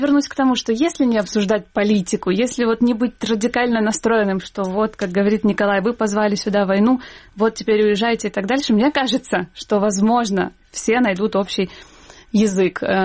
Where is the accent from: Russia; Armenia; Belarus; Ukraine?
Ukraine; Western Ukraine; Я сама из Западной Украины, я говорю на русском языке, и все нормально.